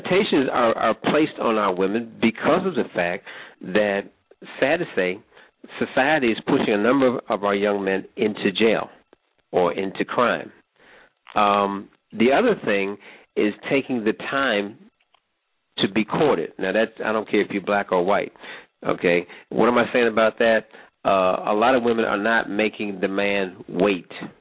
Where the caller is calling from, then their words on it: Germany; I'm calling from Germany. It's about 2:10 a.m. in the morning here